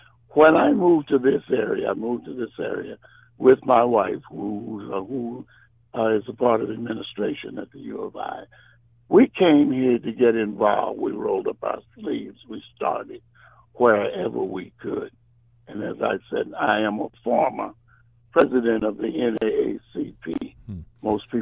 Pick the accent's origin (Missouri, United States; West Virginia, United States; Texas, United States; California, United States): Missouri, United States; St. Louis; I am originally from St. Louis, and so I know a lot about what went on in St. Louis. I am a product of those years, the struggle years.